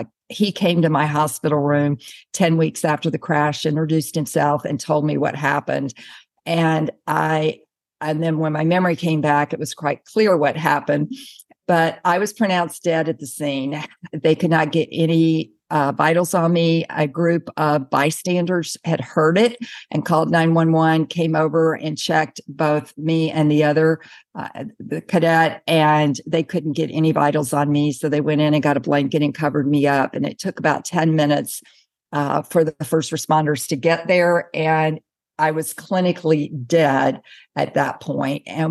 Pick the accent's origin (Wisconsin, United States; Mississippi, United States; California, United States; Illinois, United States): Mississippi, United States; And I came from a very conservative background. I grew up in Mississippi, and I had never even been on a date when I went out to the academy.